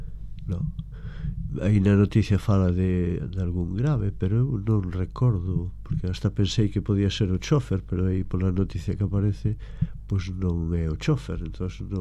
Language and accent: Galician; Fene, Galicia, Spain; also born or lived in Maniños; Eu nacín, claro, nacín en Maniños, despois ao fomos, pois mira, aos 12 anos ou así, xa nos fomos para Fene, para Perlío concretamente, e ali pois estiven hasta que me casei, que volvín a Maniños e ora va a San Sadurniño.